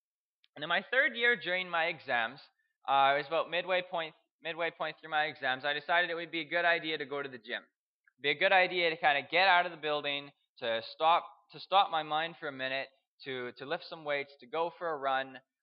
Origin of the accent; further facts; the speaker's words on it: Winnipeg, Manitoba, Canada; I am from Winnipeg, Manitoba. I am 22 years old.